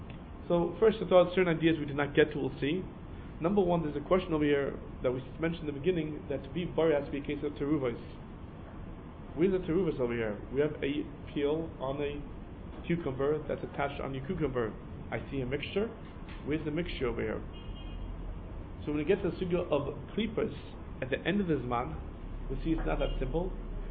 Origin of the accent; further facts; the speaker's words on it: United States; now in Israel; When I grew up in America, most people peel cucumbers. I got married to an Israeli, and like, what are you doing with the cucumbers?